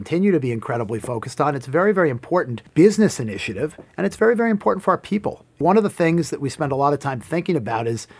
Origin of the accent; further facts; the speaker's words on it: Hartsdale, New York, United States; I grew up outside of New York City in Westchester County. I grew up in a town called Hartsdale, New York.